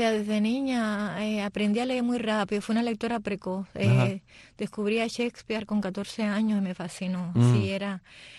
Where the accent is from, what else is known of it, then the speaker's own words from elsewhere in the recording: Havana, Cuba; Viví en Santo Suárez, viví en Vedado, viví en San Miguel de Padrón y bueno, ya me establecí más tiempo en Alamar.